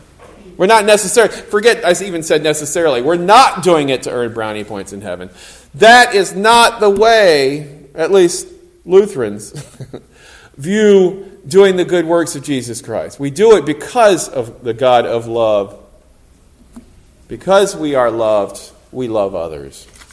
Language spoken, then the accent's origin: English; South Carolina, United States; I grew up in South Carolina. I spent a lot of my childhood in South Carolina, and I learned my Lutheran faith in South Carolina.